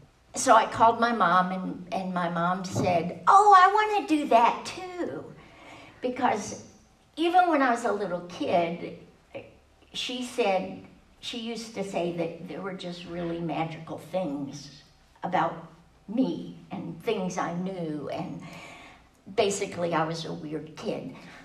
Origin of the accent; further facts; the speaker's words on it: San Antonio, Texas, United States; And I grew up in San Antonio, which is South Texas.